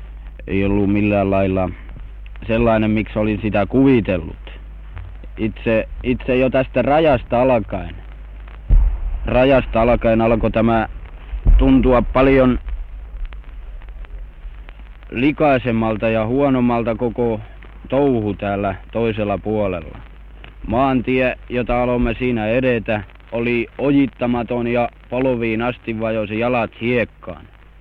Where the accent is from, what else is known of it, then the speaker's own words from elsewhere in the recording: Forssa, Tavastia Proper, Finland; Minä olen Forssasta.